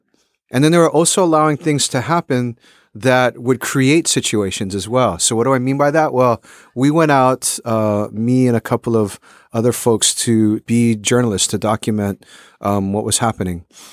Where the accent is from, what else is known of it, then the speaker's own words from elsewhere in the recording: Honolulu, Hawaii, United States; My mom worked in the police department. I grew up in Honolulu, Hawaii.